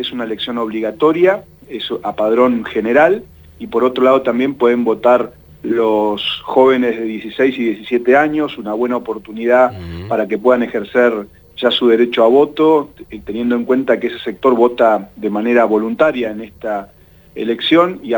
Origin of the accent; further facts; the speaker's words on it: Neuquén, Argentina; Yo nací en Neuquén, tengo 45 años, en un barrio en la ciudad de Neuquén. Mis padres son comerciantes, siempre estuvieron vinculados al sector privado. Yo sigo viviendo en el mismo barrio donde nací, donde me crié